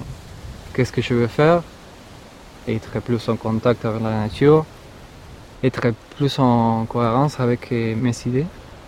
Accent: Buenos Aires, Argentina; French is a second language; now in France; De Buenos Aires.

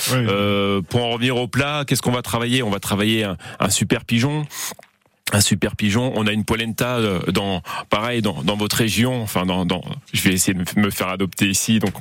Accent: Centre-Val de Loire, France; J'ai passé mon enfance en Sologne, donc l'asperge blanche ça me connaît.

